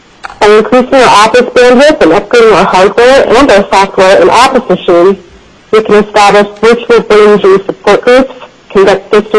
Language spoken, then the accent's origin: English; Eagle River, Alaska, United States; I am from Eagle River